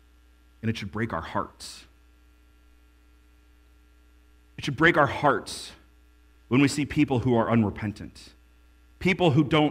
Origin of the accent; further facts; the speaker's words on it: New York, United States; Now, growing up in New York, Niagara Falls was not that exciting.